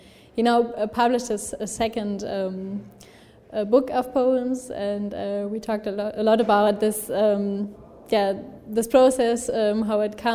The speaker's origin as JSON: {"language": "English", "town": "Krefeld", "region": "North Rhine-Westphalia", "country": "Germany", "lives_now": "Potsdam, Germany", "said": "I'm from Krefeld, that's close to the border to Holland, to the Netherlands. Yeah, and I've moved here to Potsdam. I'm living in Potsdam 5 years ago because of my bachelor studies."}